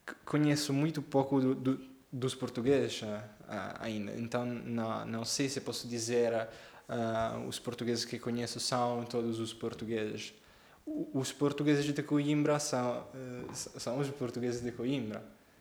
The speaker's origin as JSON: {"language": "Portuguese", "country": "Italy", "second_language": "Portuguese", "said": "para mim que sou italiano tenho esta ideia de comer todos juntos"}